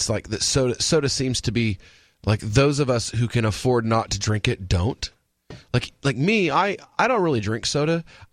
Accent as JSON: {"language": "English", "region": "Appalachia", "country": "United States", "tie": "born or raised there", "said": "I told you, man, I grew up in Appalachia."}